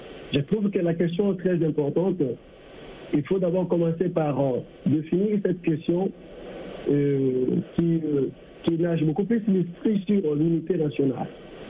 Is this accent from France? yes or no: no; Katanga, DR Congo; Si j'oublie aujourd'hui que je suis peut-être un Katangé, et je dis que je suis congolais d'office